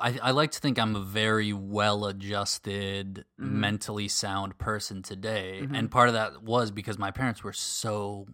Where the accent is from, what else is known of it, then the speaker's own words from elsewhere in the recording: Minneapolis, Minnesota, United States; No, I had a very idyllic childhood. We were in the suburbs of the Twin Cities, suburbs of Minneapolis.